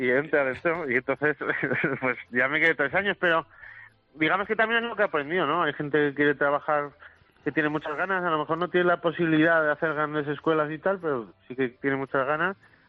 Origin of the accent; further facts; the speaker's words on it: Aragon, Spain; Soy maño, allí salimos con frío, allí fabricamos el frío.